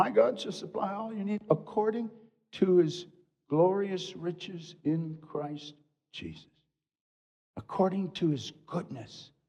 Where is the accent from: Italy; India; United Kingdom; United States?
India; Kolkata, West Bengal; born there; I was born in Calcutta, India. I'm familiar with Hinduism.